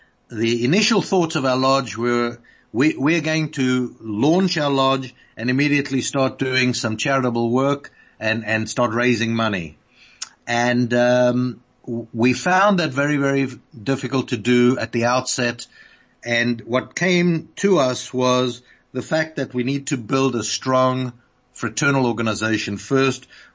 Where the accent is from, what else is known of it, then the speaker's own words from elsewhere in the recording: Randfontein, Gauteng, South Africa; When I look back, and I've told people this before, when I grew up in Randfontein